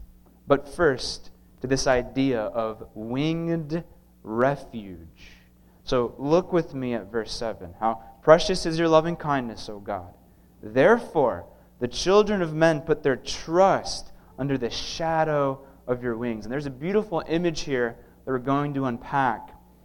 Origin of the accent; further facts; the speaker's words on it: United States; Personally, I like to think of the eagle, maybe because I'm an American, right?